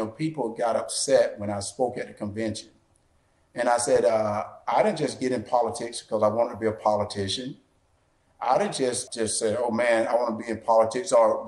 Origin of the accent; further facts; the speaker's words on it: the South, United States; And the reason I say that, and don't get upset with me, I grew up in the South.